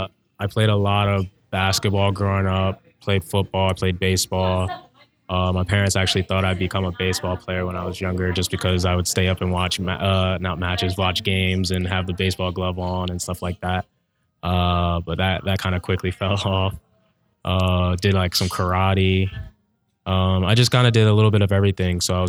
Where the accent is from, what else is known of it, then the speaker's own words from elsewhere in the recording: Bowie, Maryland, United States; I'm from Bowie, Maryland. So I'm about like 25 minutes outside of DC.